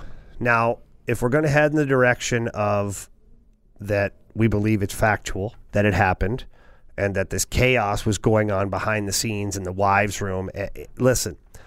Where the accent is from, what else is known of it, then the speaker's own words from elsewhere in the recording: Ottawa, Ontario, Canada; this awful soap opera that has evolved in Ottawa, which is my hometown.